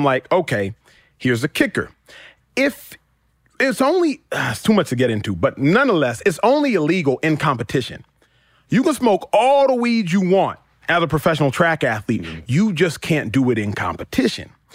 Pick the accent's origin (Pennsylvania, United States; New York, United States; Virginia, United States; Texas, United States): Texas, United States; Dallas; Number two, I'm from Dallas, Texas. I know she went to Carter High School. Mm-hmm. I know that area. I went to church in the hood.